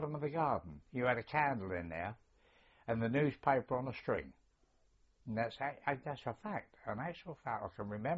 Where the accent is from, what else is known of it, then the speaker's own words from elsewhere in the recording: Lewes, South East England, United Kingdom; born there; I was born on the 4th of July, named after a famous day, you see. And I was born in Lewes, in Sussex. That's L-E-W-E-S, pronounced Luge by the local people.